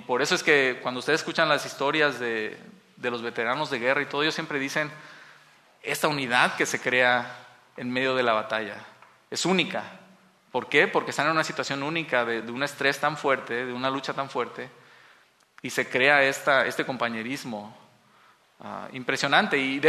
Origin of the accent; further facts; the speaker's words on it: Mexico; digo mexicano porque yo soy mexicano, ¿no?